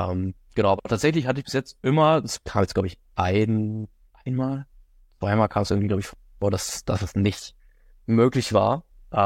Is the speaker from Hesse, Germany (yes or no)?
no; Berlin, Germany; ich komme aus Berlin und gerade hier so in der Innenstadt